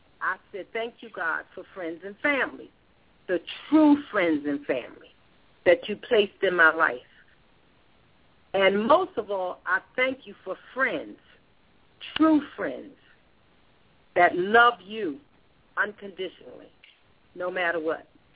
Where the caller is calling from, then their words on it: Georgia, United States; I'm calling from Georgia.